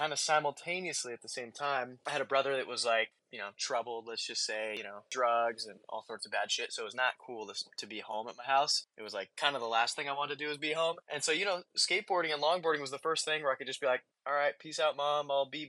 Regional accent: Oregon, United States; now in Los Angeles, United States; I'm from Pacific Northwest up in Oregon. You know, same kind of neck of the woods as Daryl.

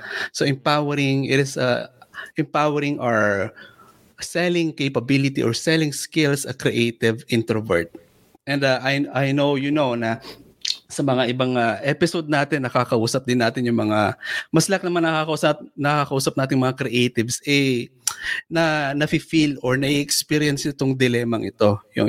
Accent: Ilocos Region, Philippines; now in Canada; Tubong Pangasinan kaming dalawa at napunta kami sa Canada.

